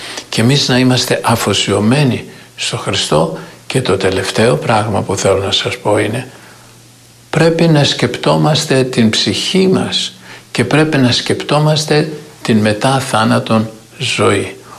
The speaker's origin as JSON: {"language": "Greek", "town": "Makrykampos", "region": "Epirus", "country": "Greece", "tie": "born or raised there", "said": "είμαι στην Ελλάδα και σήμερα είμαι στο χωριό μου, στο Μακρύκαμπο Λεπιανών Άρτης."}